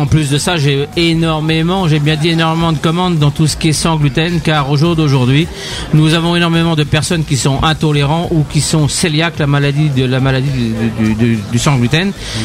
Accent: Brittany, France; quand vous venez chez nous en Bretagne

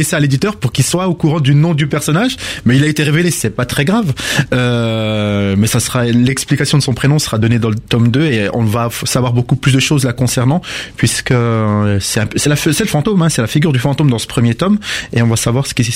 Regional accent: Montbéliard, Bourgogne-Franche-Comté, France; je viens de Montbéliard, c'est quand même une région et une ville un peu plus industrielle, puisque c'est le berceau des usines Peugeot

